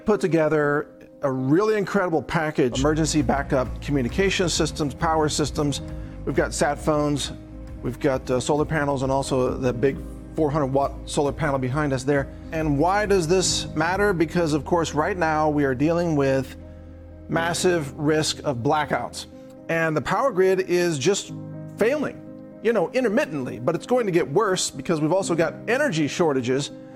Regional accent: Tennessee, United States; I grew up down here in the South, grew up in Tennessee, middle-class family, hardworking dad.

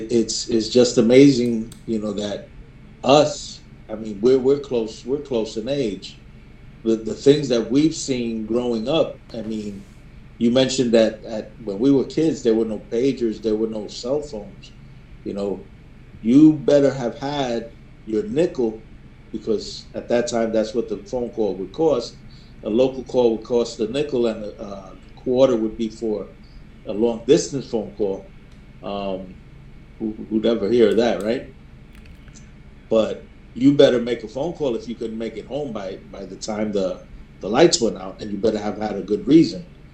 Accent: Puerto Rico; also born or lived in New York; But when I was growing up in Puerto Rico, and this was in that I could remember, back in the late 70s, early 80s

